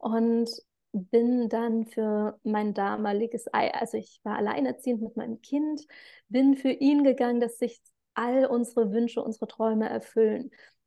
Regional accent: Rhineland, Germany; Vielleicht für diejenigen, die es wichtig finden, woher komme ich? Ursprünglich aus dem Rheinland

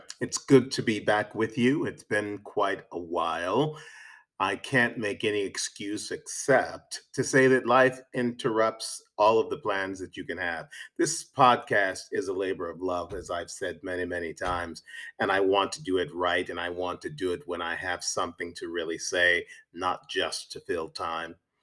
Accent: St. Louis, Missouri, United States; I've been thinking today about my hometown of St. Louis, Missouri

